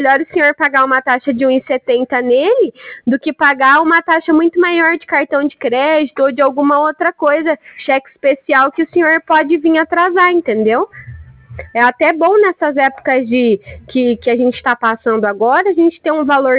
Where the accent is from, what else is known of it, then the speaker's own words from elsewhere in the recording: Cascavel, Paraná, Brazil; Sou de Cascavel, sim.